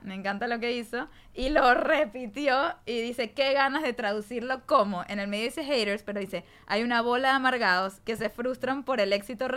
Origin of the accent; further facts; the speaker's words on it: Venezuela; Porque yo soy venezolana.